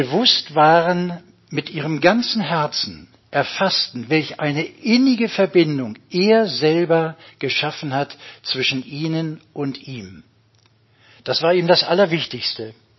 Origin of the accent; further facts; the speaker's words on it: Hamburg, Germany; Ja, als Hamburger kommt man heute mit etwas einigermaßen stolz geschwellter Brust.